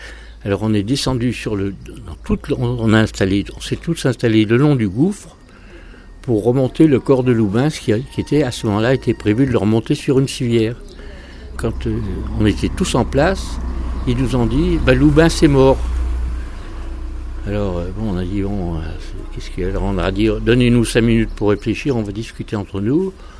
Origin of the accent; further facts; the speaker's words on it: Lyon, Auvergne-Rhône-Alpes, France; Je suis de Lyon, et nous étions tous de Lyon.